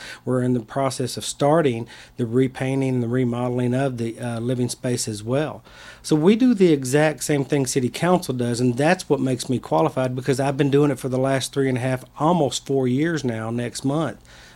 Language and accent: English; Texas, United States; now in Dearborn, United States; Well, I'm originally from the state of Texas, as you can probably tell by my accent. I've been in the city of Dearborn for the last 11 years.